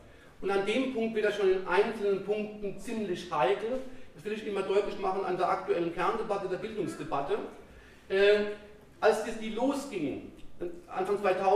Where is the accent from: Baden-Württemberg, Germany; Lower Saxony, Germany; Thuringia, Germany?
Baden-Württemberg, Germany; Freiburg; Oder wo ich herkomme in Freiburg, da gibt es auch viele Touristen